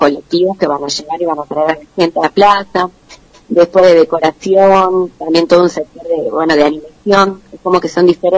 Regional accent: Tucumán, Argentina; Somos todos jóvenes tucumanos.

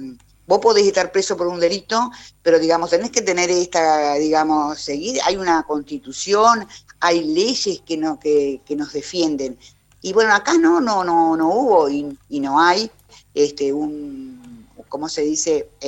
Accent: Argentina; nos cuide como argentino

